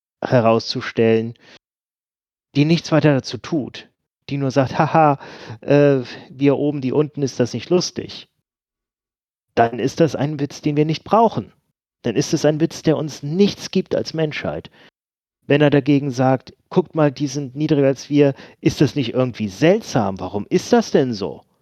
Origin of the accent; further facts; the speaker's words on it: Northern Germany, Germany; ich bin auch aufgewachsen mit in dem Umfeld, wo ich aufgewachsen bin, auf dem norddeutschen Dorf.